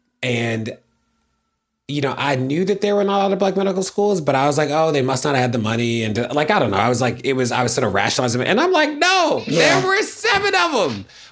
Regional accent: Baltimore, Maryland, United States; Johns Hopkins in my hometown of Baltimore

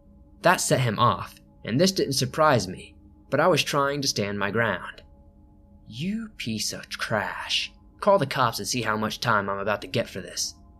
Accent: Florida, United States; also born or lived in North Carolina; I moved back to my hometown of South Florida a few months back from North Carolina.

